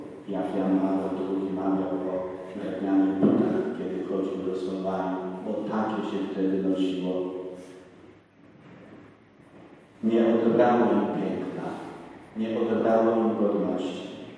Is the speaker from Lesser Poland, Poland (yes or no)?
no; Szczebrzeszyn, Lublin Voivodeship, Poland; pochodzę z niedalekiego Szczebrzeszyna. Byłem wtedy w pierwszej klasie liceum.